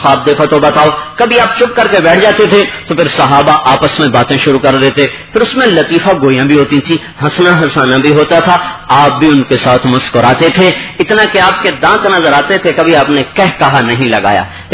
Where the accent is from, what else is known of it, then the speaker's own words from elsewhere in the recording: Punjab, Pakistan; also born or lived in Lahore; میرا یہیں علاقہ قریب ہے, تلمبا آپ کے قریب ہے, اس کے قریب ہمارا گاؤں ہے.